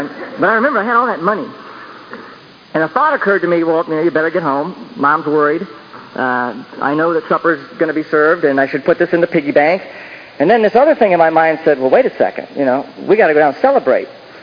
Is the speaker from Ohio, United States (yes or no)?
yes; Akron, Ohio, United States; I grew up in Akron, Ohio, and I remember one day when it snowed intensely that I went out and shoveled snow.